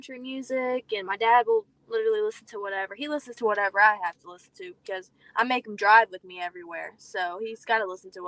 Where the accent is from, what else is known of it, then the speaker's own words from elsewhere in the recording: Cincinnati, Ohio, United States; Yes, Cincinnati, Ohio.